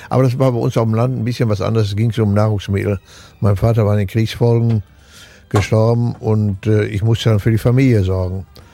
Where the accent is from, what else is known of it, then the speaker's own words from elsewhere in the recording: North Rhine-Westphalia, Germany; born there; Ich bin zwar im Siegerland geboren, der Wiege unserer Montanindustrie, Eisenerzabbau, aber der Bergbau war da kein Thema.